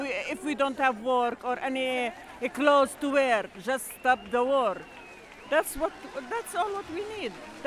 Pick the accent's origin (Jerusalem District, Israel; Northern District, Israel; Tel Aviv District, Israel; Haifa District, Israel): Northern District, Israel; Shefa-'Amr; from Shfamer. We came here today because we want peace.